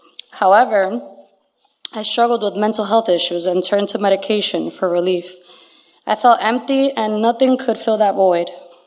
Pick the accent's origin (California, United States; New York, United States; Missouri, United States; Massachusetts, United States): New York, United States; Queens; I was born and raised in Corona, Queens, New York. I am one of five children.